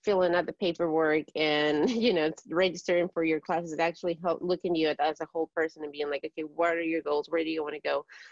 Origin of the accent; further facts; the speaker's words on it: Ecuador; English is a second language; moved away as an adult; now in United States; I'm from Ecuador, and when I first arrived to this country